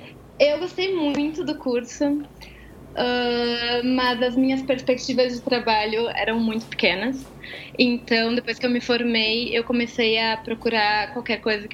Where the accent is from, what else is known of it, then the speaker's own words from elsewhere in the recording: Porto Alegre, Rio Grande do Sul, Brazil; Eu nasci em Porto Alegre, cresci aí no Rio Grande do Sul.